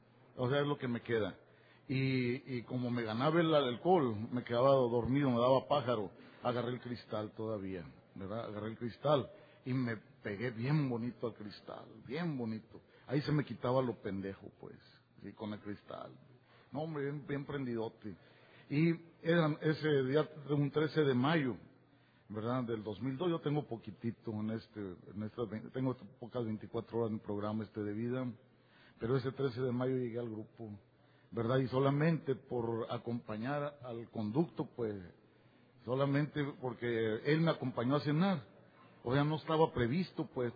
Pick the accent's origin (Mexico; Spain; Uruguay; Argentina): Mexico; Durango; soy alcohólico y adicto y vengo de Durango, México.